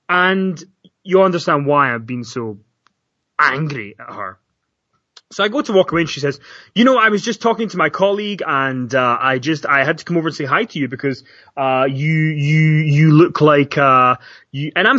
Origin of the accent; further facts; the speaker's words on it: Glasgow, Scotland, United Kingdom; And I said, no, I'm from Glasgow.